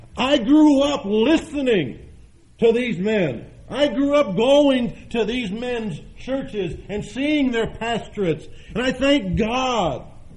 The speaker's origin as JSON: {"language": "English", "town": "Detroit", "region": "Michigan", "country": "United States", "tie": "born or raised there", "said": "I grew up in the Detroit area, and I grew up in the middle of a tremendous circle of fellowship."}